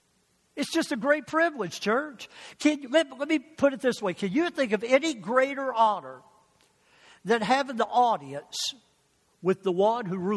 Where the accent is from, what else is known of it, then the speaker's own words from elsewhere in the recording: the South, United States; because I grew up with pastors in the South, and I can't demonstrate it